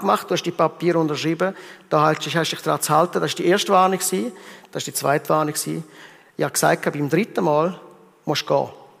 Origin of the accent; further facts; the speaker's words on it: Rwanda; In dem Land, wo ich aufgewachsen bin, in Afrika, in Ruanda